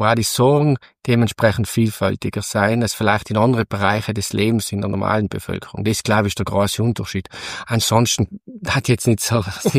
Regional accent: Schnals, Trentino-Alto Adige, Italy; ich komme aus dem Schnalztal und ja, ich kann sagen, ich bin in die Landwirtschaft hineingeboren worden, weil ich bin auf einem Hof, einem Bergbauernhof in Schnalz groß geworden, einem Viehhaltungsbetrieb

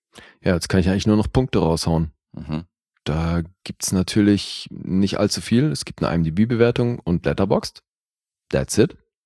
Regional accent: Switzerland; als Schweizer feiere ich das natürlich

